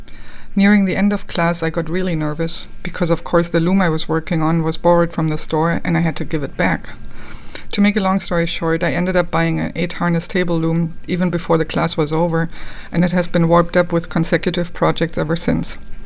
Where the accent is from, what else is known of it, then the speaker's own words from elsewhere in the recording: Germany; I grew up in Germany, where we learned to knit and crochet in school